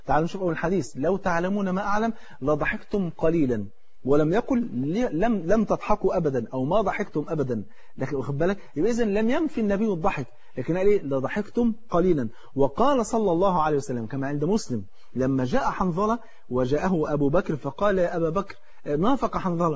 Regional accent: Egypt; تعرف الفول عندنا في مصر فرض عين

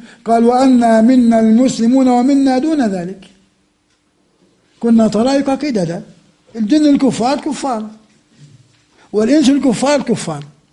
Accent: Amman, Amman Governorate, Jordan; بجوز عندنا في عمان 6 مليار ذبابة

